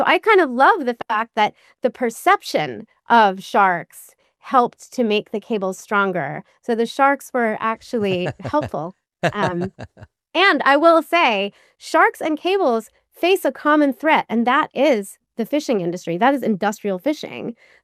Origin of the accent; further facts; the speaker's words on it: Boston, Massachusetts, United States; I mean, I grew up in the Boston area, and, you know, Jaws was everything.